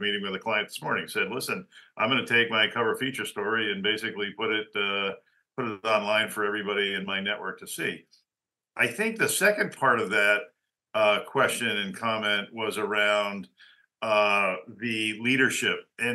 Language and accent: English; Connecticut, United States; now in Florida, United States; I grew up in Connecticut. I lived around the world